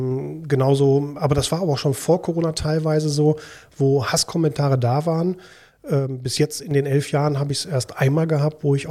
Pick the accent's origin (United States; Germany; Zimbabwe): Germany; Dinslaken, North Rhine-Westphalia; Ja, Dienstlaken ist meine Heimat, Heimatstadt. Hier bin ich geboren, hier bin ich aufgewachsen